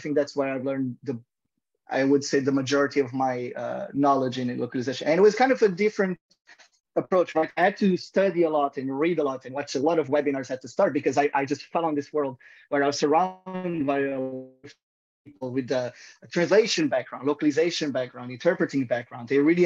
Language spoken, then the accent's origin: English; Portugal; I'm originally from Portugal, but I always knew I wanted to live abroad